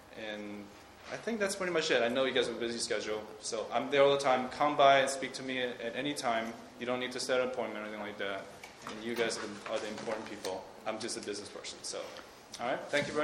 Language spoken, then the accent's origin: English; New York City, New York, United States; now in San Luis Obispo, United States; So I'm new here in town. I came from New York City.